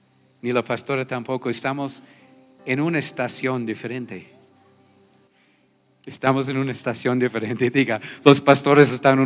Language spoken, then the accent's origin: Spanish; United States; Spanish is a second language; now in Ecuador; Yo fui criado en Gringolandia, en un lugar donde todo conveniencia, supuestamente. Yo pensé toda mi vida: voy a vivir en este país por el resto de mi vida.